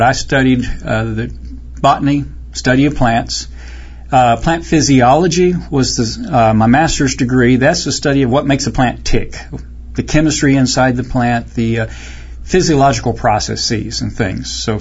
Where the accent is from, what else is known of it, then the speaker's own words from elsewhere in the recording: Baytown, Texas, United States; I grew up near Houston, Baytown, Texas.